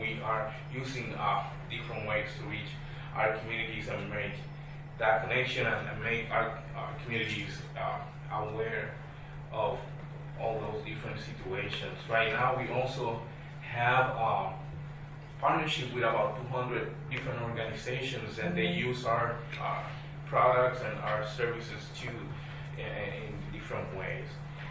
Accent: Puerto Rico; I'm from Puerto Rico, I was freezing

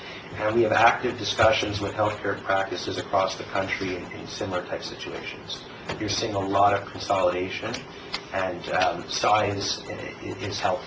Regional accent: Montreal, Quebec, Canada; moved away as an adult; now in New York, United States; I'm Canadian by background. I grew up in Montreal, Canada. I went to school at the University of Western Ontario.

